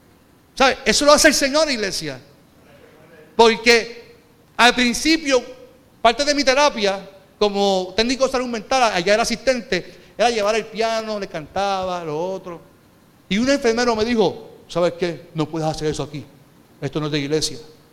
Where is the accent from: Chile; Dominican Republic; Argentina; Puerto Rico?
Puerto Rico; Carolina; Yo decía, es que recuerda que yo soy de Carolina.